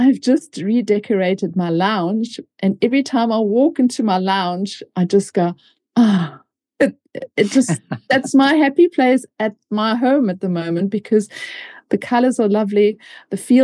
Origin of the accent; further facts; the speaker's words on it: South Africa; moved away as an adult; growing up in a foreign country, growing up in South Africa as well. I mean, South Africa was politically quite involved, and it was a completely different time to what it is now when I grew up there.